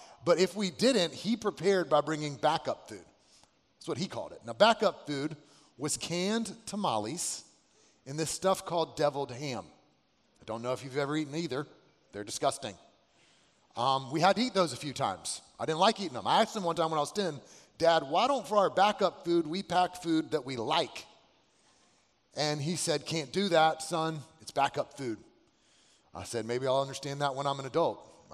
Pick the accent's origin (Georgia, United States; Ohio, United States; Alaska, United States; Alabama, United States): Alabama, United States; I'm from Alabama. We didn't have Walmart back then. We had Kmart.